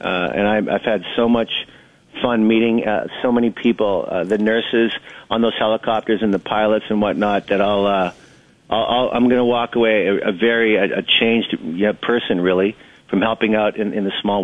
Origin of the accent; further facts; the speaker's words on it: Saskatoon, Saskatchewan, Canada; It's really nice to know that people know I'm Canadian and I'm from Saskatoon.